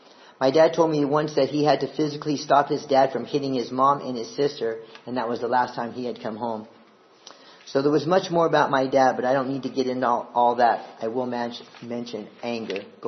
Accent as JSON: {"language": "English", "town": "New York City", "region": "New York", "country": "United States", "tie": "born there", "said": "I was born in New York, Queens, one of 4 children."}